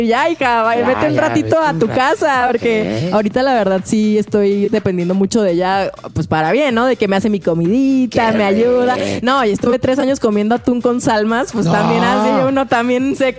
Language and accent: Spanish; Ciudad Juárez, Chihuahua, Mexico; pues realmente yo soy de Ciudad Juárez.